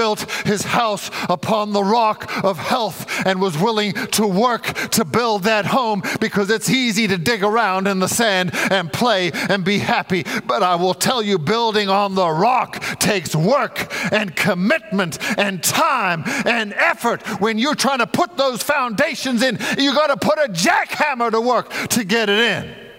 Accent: South Africa; I grew up in South Africa at Helderberg College. It's in the Hottentots Holland Mountain Range.

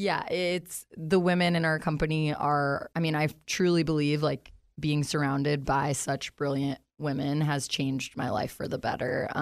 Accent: Green Bay, Wisconsin, United States; now in Nashville, United States; No, I am originally from Green Bay. I moved to Nashville in 2016.

